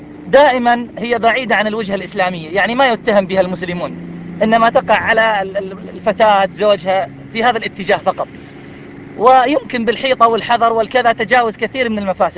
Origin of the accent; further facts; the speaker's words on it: Iraq; تعلم يا شيخ إنه عندنا في العراق يعني عدد ليس قليل